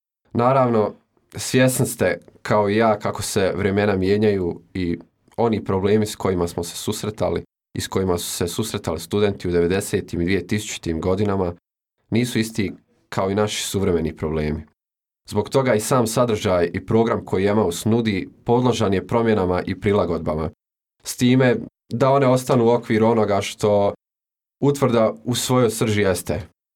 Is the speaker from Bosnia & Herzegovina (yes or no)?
yes; Vitez, Federation of Bosnia and Herzegovina, Bosnia & Herzegovina; Dolazim iz Viteza